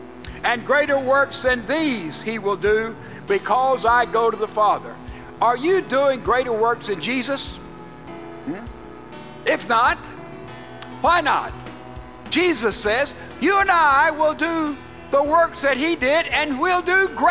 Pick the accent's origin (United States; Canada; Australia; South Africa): United States; Laurel, Mississippi; That's about the distance from here to my hometown of Laurel, Mississippi.